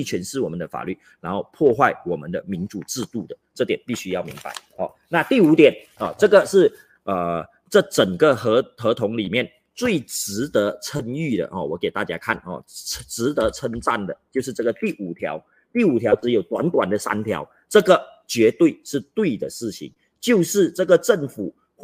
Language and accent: Chinese; Johor, Malaysia; 他去到柔佛丹庸 BI 我的家乡助选的时候